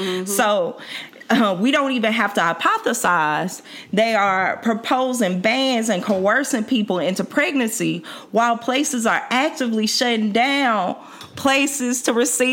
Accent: Mississippi, United States; I'm from Mississippi.

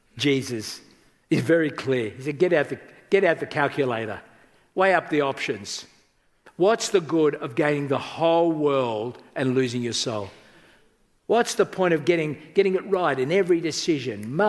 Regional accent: Australia; I grew up on a farm, many of you know this, and there was around 1980-81, I was coming back from Perth, that's the other side of Australia, like it's like three-day bus trip.

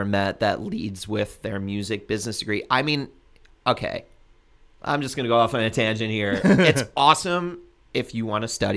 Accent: Lido Beach, New York, United States; that's my hometown too, Lido Beach, Long Island, Long Beach.

